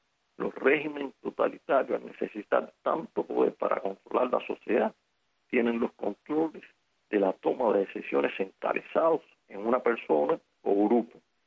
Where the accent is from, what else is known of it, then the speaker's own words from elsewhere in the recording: Cuba; como cubanos debemos estar orgullosos